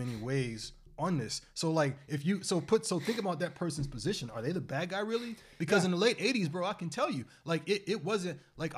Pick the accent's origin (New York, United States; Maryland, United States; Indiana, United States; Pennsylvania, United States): Maryland, United States; Baltimore; I'm from Baltimore. I can tell you, I know about high-level drug dealers.